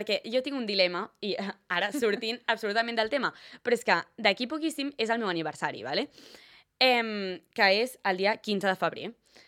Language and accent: Catalan; Sant Feliu, Catalonia, Spain; Nosaltres, que som de Sant Feliu, és com que sempre ens trobem a la gent de tota la vida